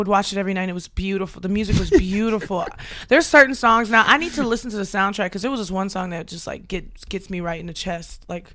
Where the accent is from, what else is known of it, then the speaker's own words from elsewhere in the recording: Detroit, Michigan, United States; also born or lived in Houston; Because, you know, I grew up in Detroit, in Houston. Yeah. I was around very multi-culti.